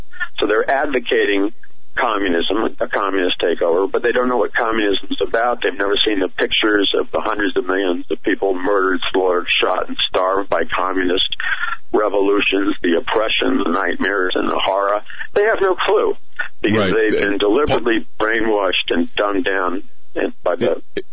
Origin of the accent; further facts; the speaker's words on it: Queens, New York, United States; when I was a kid growing up in Jackson Heights, Queens